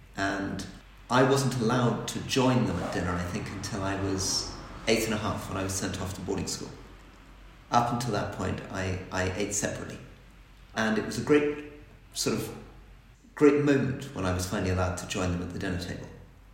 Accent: Hong Kong; also born or lived in Malaysia; we were growing up in Hong Kong, Malaysia

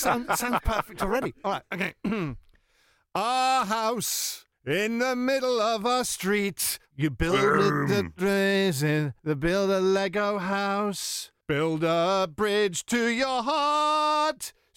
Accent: Whitstable, South East England, United Kingdom; I'm from Whitstable in Kent.

